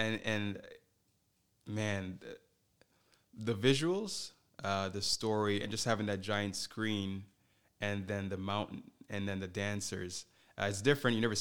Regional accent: Toronto, Ontario, Canada; And I'm obviously from Toronto.

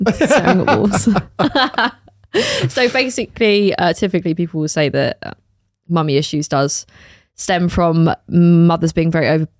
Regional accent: London, United Kingdom; And we're like, no, like we're from London.

